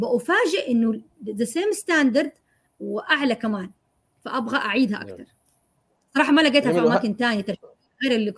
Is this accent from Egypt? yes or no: no; Saudi Arabia; طبعا انا سعوديه، فبس في مناطق انا ما اعرف يعني كيف عاداتها ولا تقاليدها